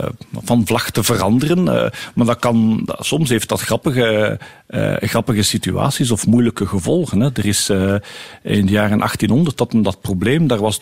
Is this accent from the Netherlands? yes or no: no; Belgium; Dus wij konden als Belg die drugshandelaar niet arresteren.